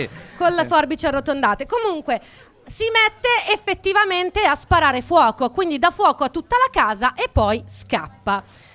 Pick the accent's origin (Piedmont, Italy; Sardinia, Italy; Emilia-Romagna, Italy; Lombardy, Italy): Lombardy, Italy; Milan; E noi siamo di Milano.